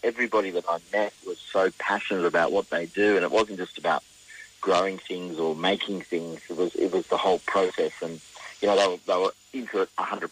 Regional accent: Queensland, Australia; I come from the Sunshine Coast, which is a pretty nice part of the world as well. And as a chef, I've sort of moved there

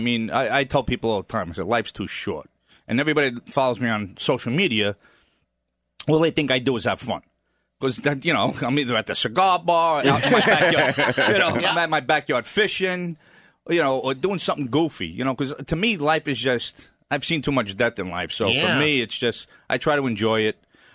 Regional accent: Brooklyn, New York, United States; Growing up in Bensonhurst, Brooklyn, I hated cops, right?

